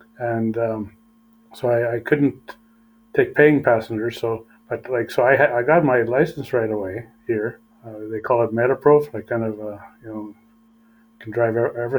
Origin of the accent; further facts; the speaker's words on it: Canada; now in Iceland; Yeah, traveling to Canada as a Canadian. I can't travel there as an Icelander.